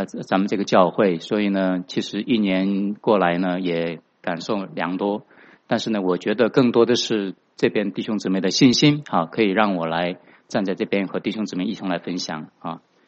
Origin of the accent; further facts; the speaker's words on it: China; now in United States; 我是从大陆过来00年2000年哈、我们过来到美国，然后是07年我们是在湾区，在南湾啊 Mountview 的一家教会，我们受洗归给主。